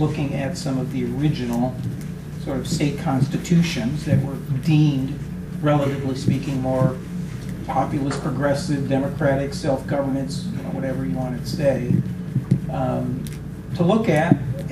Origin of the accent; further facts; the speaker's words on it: Ohio, United States; I'm from Ohio, and Ohio was pretty darn strong in having some anti-monopoly laws